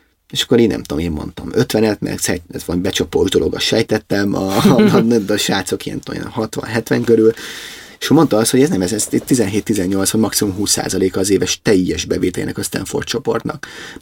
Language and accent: Hungarian; Hungary; Ez mi magyarként nagyon hangsúlyunk, amikor megyünk prezentálni egy ilyet, nem tudom, vagy eredményeinket, vagy partnerhez, nem tudom, Oroszországtól Anglián át, akkor mi ezt magyarként adjuk elő.